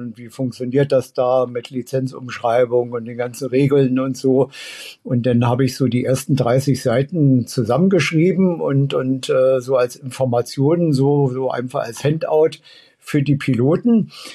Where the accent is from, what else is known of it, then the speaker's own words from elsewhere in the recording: Berlin, Germany; Also ich bin ja in West-Berlin aufgewachsen